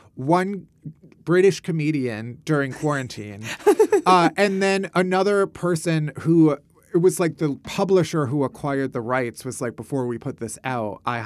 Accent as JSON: {"language": "English", "country": "United States", "said": "me as an American in 2022"}